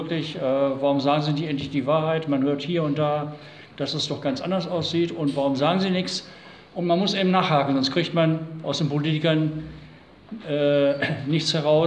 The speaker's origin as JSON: {"language": "German", "town": "Wiesbaden", "region": "Hesse", "country": "Germany", "said": "Ich komme aus Wiesbaden, habe in Frankfurt kandidiert"}